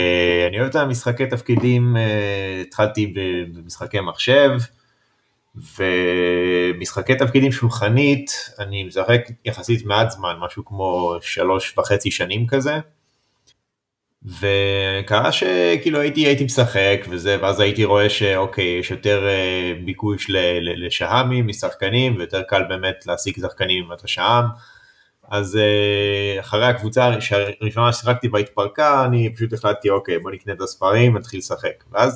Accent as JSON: {"language": "Hebrew", "town": "Ashdod", "region": "Southern District", "country": "Israel", "moved": "as an adult", "said": "במקור אני מאשדוד, עברתי לגור במרכז בשביל העבודה שלי"}